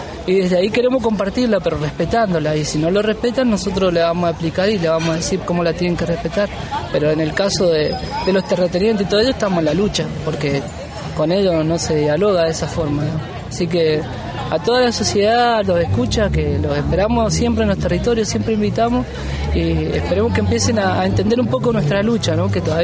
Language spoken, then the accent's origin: Spanish; Malargüe, Mendoza, Argentina; Nosotros nos decimos Malalhueche, que somos la gente del Malalhue, la nueva gente del Malalhue